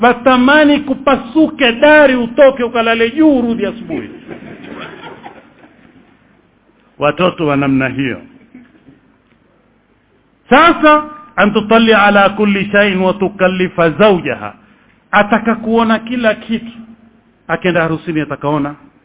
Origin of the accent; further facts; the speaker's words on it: Mombasa, Mombasa County, Kenya; Utaona kama kule kwetu Mombasa matatizo.